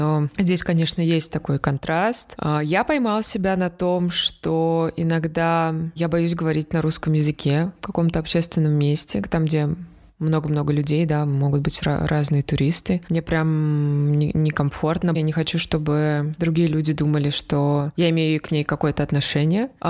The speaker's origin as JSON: {"language": "Russian", "country": "Russia", "said": "я сказала, что я из России"}